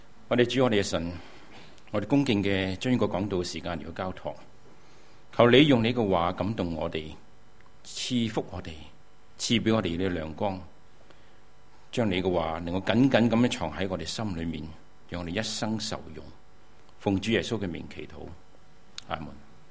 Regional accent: Guangdong, China; 我们作为中国人也是广东人。

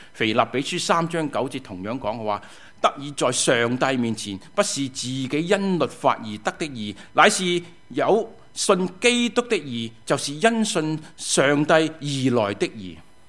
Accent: China; 就好像我们中国人所说的衣冠禽兽一样

